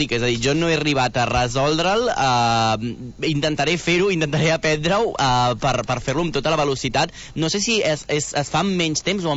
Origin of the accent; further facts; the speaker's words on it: Premià de Mar, Catalonia, Spain; a Premià de Mar, que és d'on sóc jo